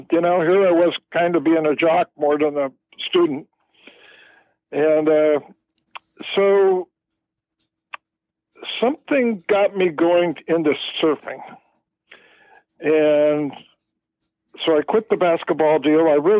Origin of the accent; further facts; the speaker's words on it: Kensington, California, United States; I was born and raised in basically Berkeley, a little small community called Kensington.